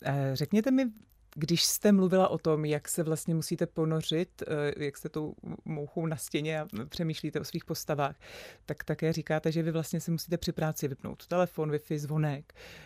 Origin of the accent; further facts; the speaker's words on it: Central Bohemian Region, Czechia; No, já jsem Středočech.